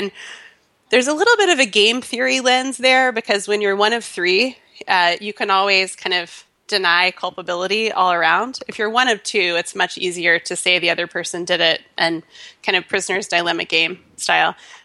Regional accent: Memphis, Tennessee, United States; born there; accent: Southern; which is that despite the tragic loss of my Southern accent, I was born in Memphis, Tennessee.

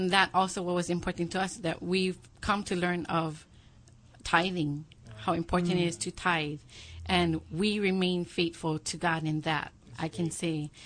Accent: Kalihi, Hawaii, United States; Okay. I was born and raised in the heart of Kalihi.

